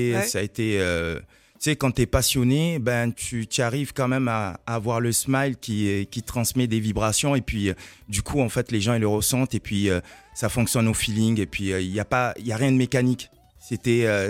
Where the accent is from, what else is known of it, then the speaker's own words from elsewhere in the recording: Marseille, Provence-Alpes-Côte d'Azur, France; also born or lived in Montrouge; Je suis né à Montrouge et puis j'ai un peu bifurqué à Marseille par rapport à mes parents.